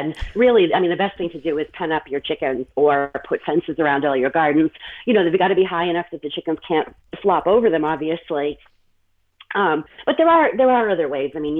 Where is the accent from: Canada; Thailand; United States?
United States; New England; Okay, well, I grew up in New England, across the street from my grandparents' chicken farm.